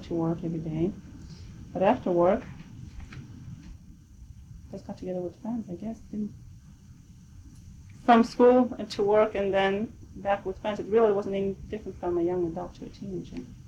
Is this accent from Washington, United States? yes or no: no; Oregon, United States; also born or lived in Brazil; I was born in Brazil, but I only spent 3 years there, so I don't remember anything in Brazil. Then we moved to Oregon, and I spent 7 more years in Oregon.